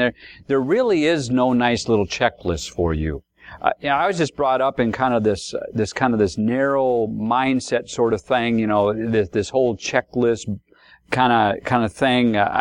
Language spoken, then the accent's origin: English; Grand Rapids, Minnesota, United States; about 50 miles away from my hometown, Grand Rapids, where I lived.